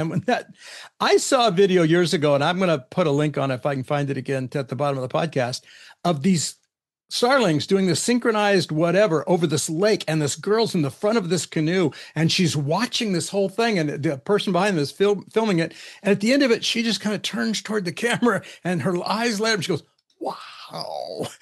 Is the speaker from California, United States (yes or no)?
yes; California, United States; I grew up in the Central Valley where we do have starlings